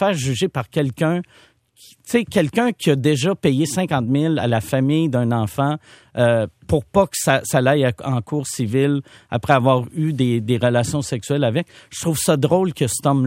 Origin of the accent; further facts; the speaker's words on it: Quebec, Canada; Nous en tant que Québécois ou Canadiens